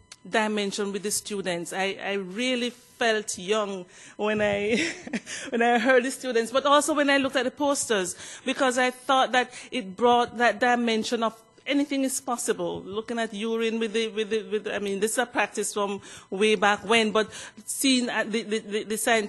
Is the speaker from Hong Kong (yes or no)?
no; Jamaica; I'm Jamaican, and you know that Jamaica has the fastest human being on earth.